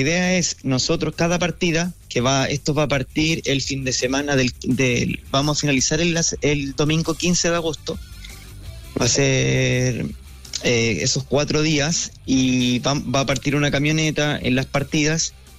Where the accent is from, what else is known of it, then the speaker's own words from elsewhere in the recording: Molina, Maule, Chile; voy a terminar corriendo aquí en mi ciudad natal, desde el Radal hasta la Plaza de Molina.